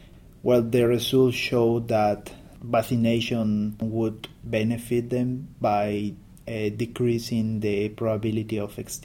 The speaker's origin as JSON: {"language": "English", "country": "Mexico", "second_language": "English", "said": "I'm from Mexico."}